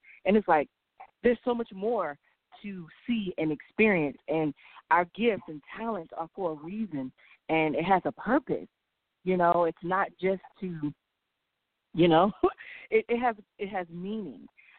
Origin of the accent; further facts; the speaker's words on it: Campbellton, Florida, United States; now in Orlando, United States; I'm currently located in Orlando, Florida, but originally I'm actually born and raised. I'm from Campbellton, Florida.